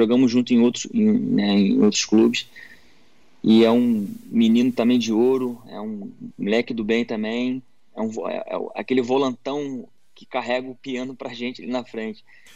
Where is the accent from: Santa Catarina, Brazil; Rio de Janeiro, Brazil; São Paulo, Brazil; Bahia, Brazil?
Rio de Janeiro, Brazil; no Rio, que eu sou carioca, e eu já rodei muitos clubes no Rio